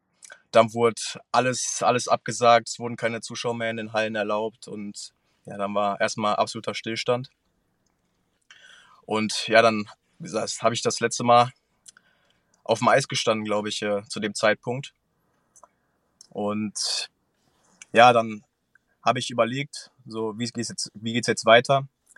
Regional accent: Iserlohn, North Rhine-Westphalia, Germany; Ich komme ursprünglich aus Iserlohn

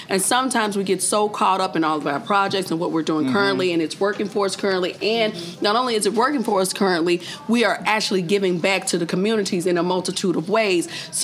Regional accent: Memphis, Tennessee, United States; Are just, I'm from Memphis, Tennessee, honey.

